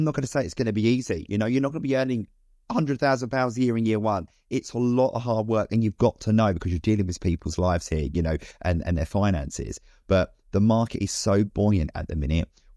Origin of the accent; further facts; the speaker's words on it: United Kingdom; But we're British at the end of the day.